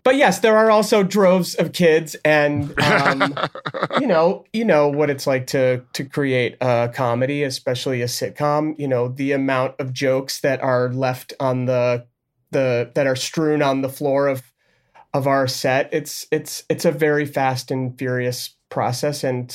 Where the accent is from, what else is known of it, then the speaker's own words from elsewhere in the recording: New York, United States; growing up in New York doing theater and, you know, popping into drama bookshop.